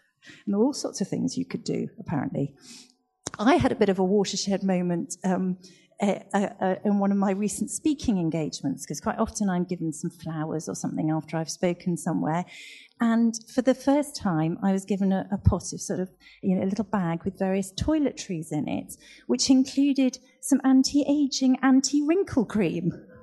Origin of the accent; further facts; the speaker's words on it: United Kingdom; I am so grateful I am a British citizen. I didn't do anything to become a British citizen. I was just born.